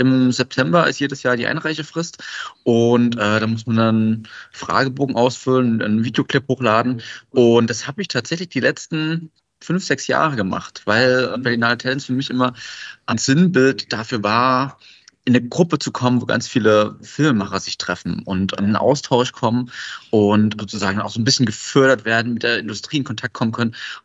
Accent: Pirna, Saxony, Germany; Und ich komme aus Pirna, das haben Sie schon gesagt, es ist halt eine kleine Stadt, da gibt es nicht so viel mit Filmen.

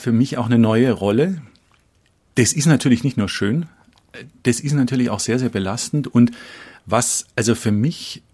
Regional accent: Tübingen, Baden-Württemberg, Germany; dann bin ich in Tübingen aufgewachsen, Uhland-Gymnasium, dem ich mit einer Hassliebe verbunden bin, humanistisches Gymnasium

